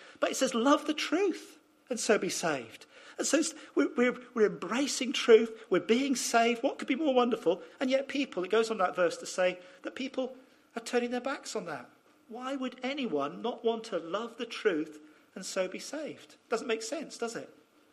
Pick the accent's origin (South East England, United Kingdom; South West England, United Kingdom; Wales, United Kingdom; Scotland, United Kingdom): Scotland, United Kingdom; Oh, because I was brought up in Scotland.